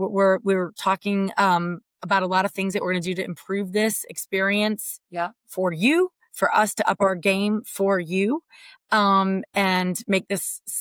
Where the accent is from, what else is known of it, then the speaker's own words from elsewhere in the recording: Northeast, United States; I'm born and raised in the Northeast, and this happens even with my own husband, like culturally, I think we just have a more